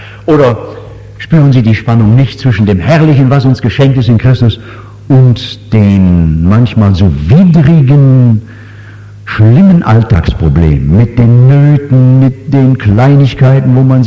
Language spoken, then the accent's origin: German; Korbach, Hesse, Germany; Ich habe nach Hause an meine Heimatstadt Korbach gedacht, an meine Mutter, die da war.